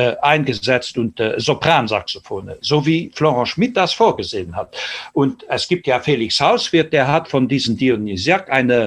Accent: Luxembourg; bei uns in Luxemburg, wenn man in so manchen Keller von einem Blasmusikverein geht

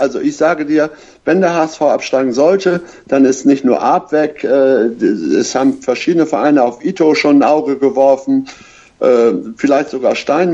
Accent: Hamburg, Germany

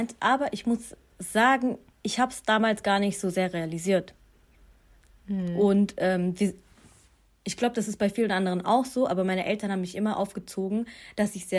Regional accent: Germany; Deutschland gehört auch zu meiner Heimat, denn ich bin hier aufgewachsen.

